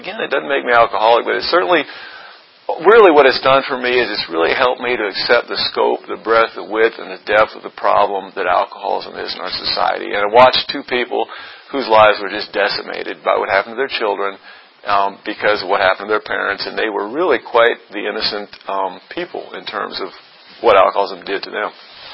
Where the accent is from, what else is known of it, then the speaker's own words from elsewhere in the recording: Tacoma, Washington, United States; I remember we would go to Seattle, I'm from Tacoma, Washington, and we would go visit